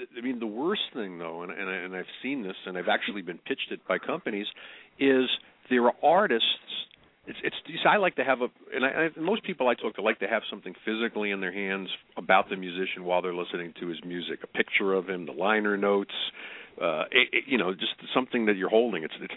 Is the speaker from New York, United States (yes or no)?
yes; Long Island, New York, United States; I was originally brought up on, I grew up on Long Island, so still had a lot of friends and fans out there